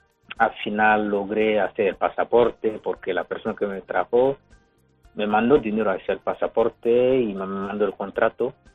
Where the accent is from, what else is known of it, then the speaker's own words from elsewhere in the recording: Burkina Faso; now in Quintana Redonda, Spain; Yo soy de origen burkinabé, de Burkina Faso. Vengo de Burkina Faso y resido actualmente en Soria, un pueblo de Soria que se llama Quintana Redonda.